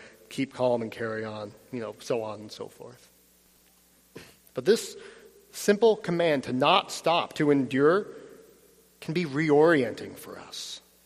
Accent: Utica, New York, United States; I grew up, some of you know, I grew up near Utica, New York

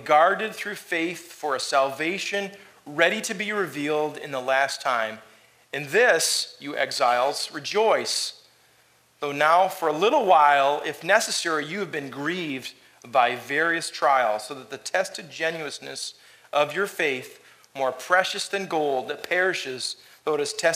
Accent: Michigan, United States; now in upstate New York, United States; Some folks like me, I'm from Michigan. I've been exiled to upstate New York, but you know, winters aren't as bad, so it was kind of an upgrade.

